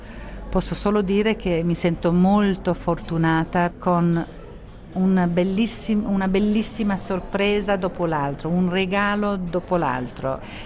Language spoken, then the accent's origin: Italian; England, United Kingdom; also born or lived in Italy; io sono cresciuta in Inghilterra di madre inglese, sono più inglese probabilmente, ma sono nata in Italia con padre italiano. Ho fatto la scuola in Inghilterra